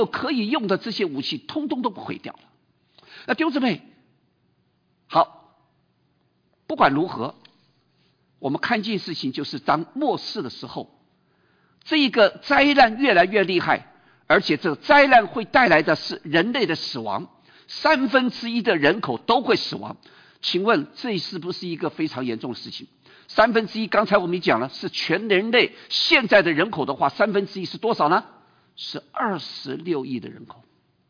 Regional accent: China; 我们中国人每一次想起这个日本怎么样子，这个在南京大屠杀的时候

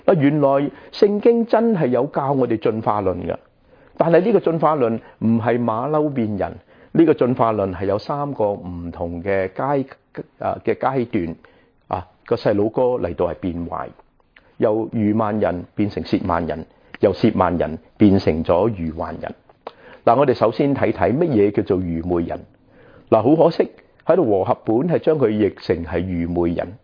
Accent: Guangdong, China; 我们广东人说招积，是吧？

